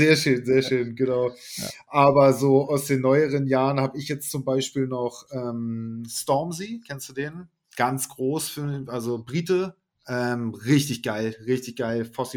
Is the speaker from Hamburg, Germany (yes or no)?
yes; Hamburg, Germany; natürlich als Hamburger.